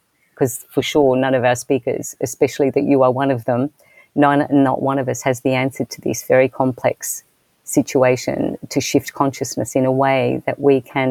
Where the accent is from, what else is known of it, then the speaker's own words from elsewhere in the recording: Australia; being Australian, I was raised in a particular way